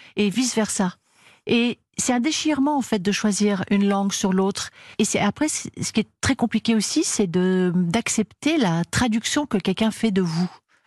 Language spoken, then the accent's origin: French; Neuilly-sur-Seine, Île-de-France, France; born there; je suis née à Neuilly-sur-Seine, pas très originale, d'une mère anglaise née à Rome et d'un père franco-russe, né à l'île Maurice.